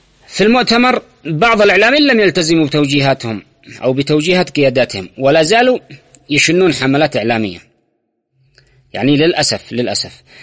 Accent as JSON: {"language": "Arabic", "country": "Yemen", "said": "هو سعودي مش إحنا اليمنيين،"}